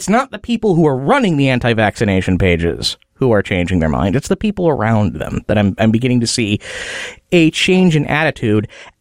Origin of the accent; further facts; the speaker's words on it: Palatine, Illinois, United States; Palatine, Illinois is where I'm from. That is actually my hometown.